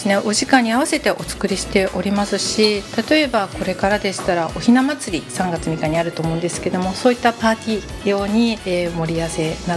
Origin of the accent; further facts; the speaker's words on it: Hatsukaichi, Hiroshima, Japan; やはり私自身廿日市出身でございますので地元愛がございます